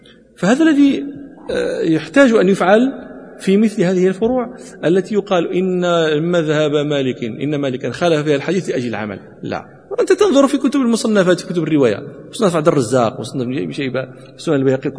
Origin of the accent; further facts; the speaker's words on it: Morocco; جنوب المغربي، جنوب مراكش، مراكش نزل، هذه قطعة من الصحراء العربية موجودة عندنا في المغرب